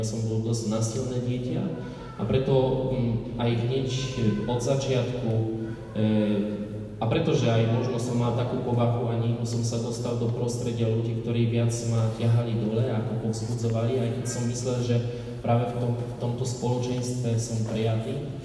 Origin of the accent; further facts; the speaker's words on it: Poland; Slovak is a second language; Ani nie som zo Slovenska, ja som z Polska.